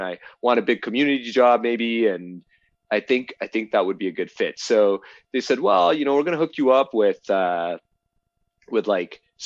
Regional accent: Toronto, Ontario, Canada; So I grew up in Toronto.

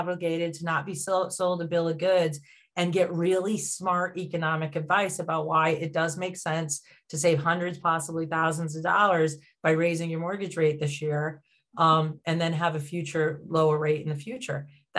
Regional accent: Laconia, New Hampshire, United States; born there; I was born in Laconia, New Hampshire. So for all you bike enthusiasts, Laconia is one of the largest bike hubs.

